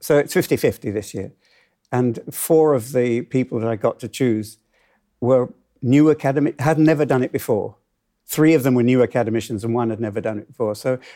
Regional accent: Hull, Yorkshire and the Humber, United Kingdom; I've loved dance from when I was in Hull, you know, when I was growing up in Hull, you know, and I used to go to the Locarno. I lost my accent somewhere in the last 60 years.

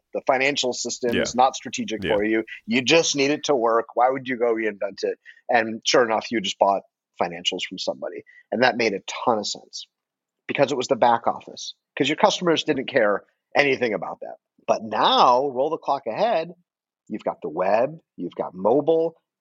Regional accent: Detroit, Michigan, United States; I am from Detroit originally, and Detroit's the automobile, you know, we would say the automobile capital of the world, right?

